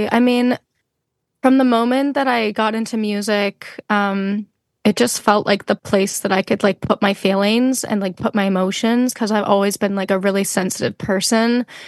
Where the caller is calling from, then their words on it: Brooklyn, New York, United States; I'm recording from my bedroom in Brooklyn, in Bushwick.